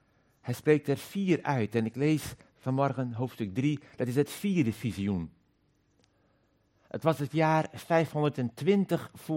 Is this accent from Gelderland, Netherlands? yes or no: no; Koudum, Friesland, Netherlands; In een klein dorpje, Koudum, in de zuidwesthoek van Friesland, te midden van boerderijen en weilanden. We waren een groot gezin. Ik was de jongste van 10 kinderen.